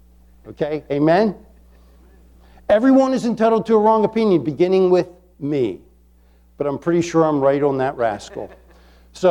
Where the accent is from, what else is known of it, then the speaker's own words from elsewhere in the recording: Chesapeake Bay, United States; I grew up on the Chesapeake Bay.